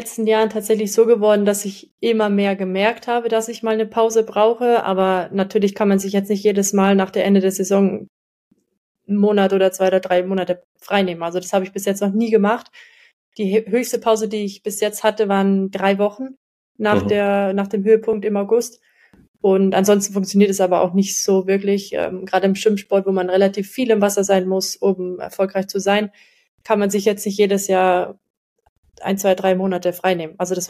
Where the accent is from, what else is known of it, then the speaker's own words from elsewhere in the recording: Germany; ich als Deutsche habe halt dann natürlich die deutschen News auf dem Handy